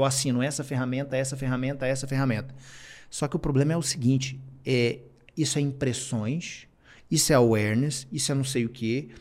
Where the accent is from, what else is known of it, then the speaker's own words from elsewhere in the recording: Goiânia, Goiás, Brazil; Eu sou de Goiânia, então a realidade da área de negócio lá é diferente de São Paulo, diferente do Rio.